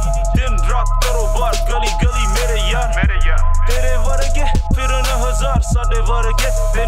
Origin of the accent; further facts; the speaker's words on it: New York City, New York, United States; also born or lived in Punjab; Real talk, NYC, stand up. I was born in Punjab, but raised in New York.